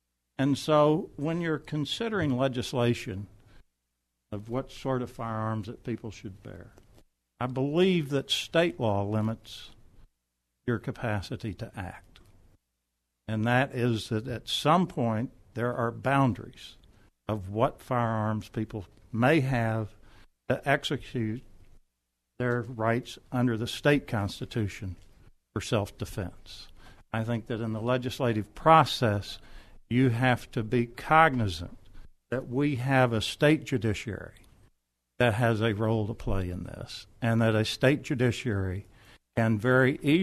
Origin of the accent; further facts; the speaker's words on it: St. Louis, Missouri, United States; I'm from St. Louis.